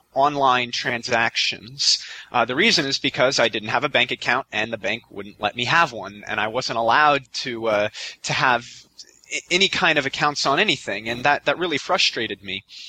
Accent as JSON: {"language": "English", "town": "Somerville", "region": "New Jersey", "country": "United States", "tie": "born there", "said": "I was born in Somerville, New Jersey, right in the center."}